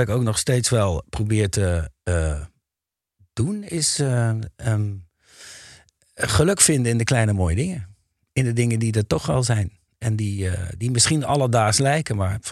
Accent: Lieshout, North Brabant, Netherlands; also born or lived in Mariahout; Ik kom uit Lieshout.

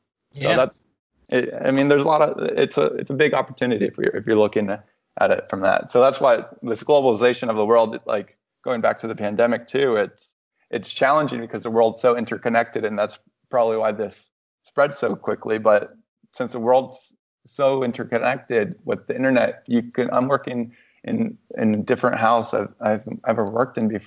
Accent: Orlando, Florida, United States; born there; also born or lived in New York / St. Louis / Chicago / Denver; I was born in Orlando, and but with this business, I was a very much a digital nomad for about 2-3 years

